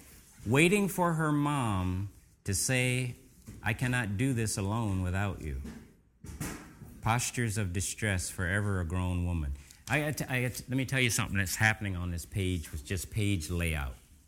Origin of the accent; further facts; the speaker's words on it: Salisbury, Maryland, United States; And I grew up in Salisbury, Maryland, at 614 Edison Street.